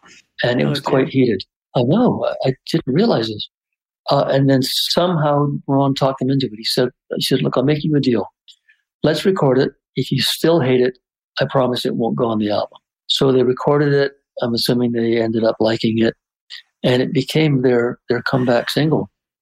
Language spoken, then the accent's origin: English; Vancouver, British Columbia, Canada; I'm from Vancouver.